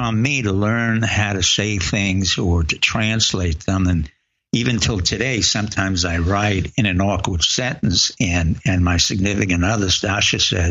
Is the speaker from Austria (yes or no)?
no; Harlem, New York, United States; And I grew up in Harlem. So on 108th in Amsterdam, you know, I had this milieu around me, which was really rock and roll and black blues and rhythm.